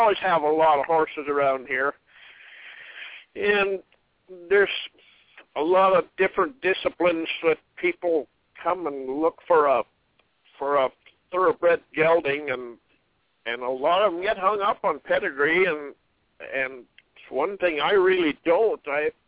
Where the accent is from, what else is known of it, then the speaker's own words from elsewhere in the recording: Montana, United States; I was born and raised near the Canadian border in central Montana.